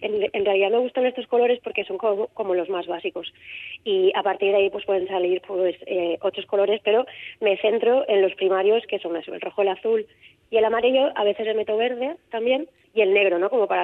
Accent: Valencia, Valencian Community, Spain; yo soy de Valencia y creo que de alguna manera me sale, ¿no?, esta parte más mediterránea.

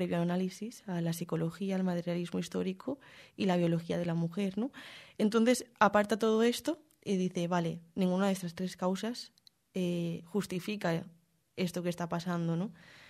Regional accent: Torrent, Valencian Community, Spain; la llevé a una sala que hay en Torrent, que es de donde yo soy, que está un pueblo de Valencia.

